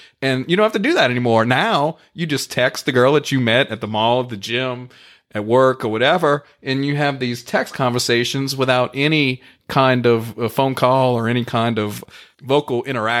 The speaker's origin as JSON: {"language": "English", "town": "Thibodaux", "region": "Louisiana", "country": "United States", "tie": "born or raised there", "said": "So we grew up in Thibodaux, Louisiana our whole lives and never went to a crawfish ball, never ate crawfish."}